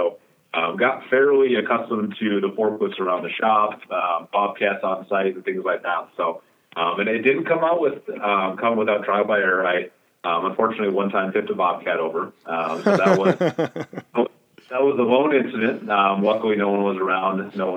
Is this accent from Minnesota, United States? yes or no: yes; Minnesota, United States; So I'm originally from Minnesota